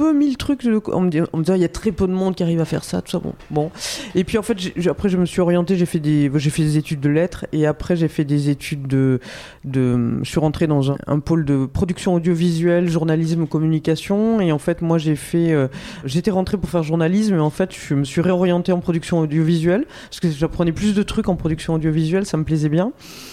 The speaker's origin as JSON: {"language": "French", "town": "Biarritz", "region": "Nouvelle-Aquitaine", "country": "France", "tie": "born or raised there", "said": "Alors moi, je suis né à Biarritz. J'ai grandi à Biarritz, donc je suis basque."}